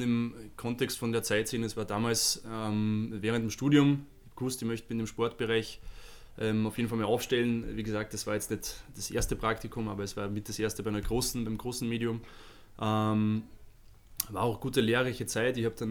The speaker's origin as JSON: {"language": "German", "region": "Vienna", "country": "Austria", "tie": "born or raised there", "lives_now": "Munich, Germany", "said": "ich bin ja gebürtiger Wiener und bin in Wien studiert"}